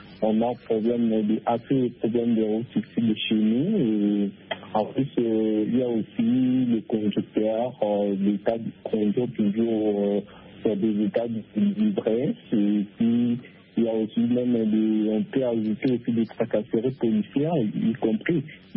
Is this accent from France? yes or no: no; DR Congo; On a toujours des problèmes de route chez nous, au Congo.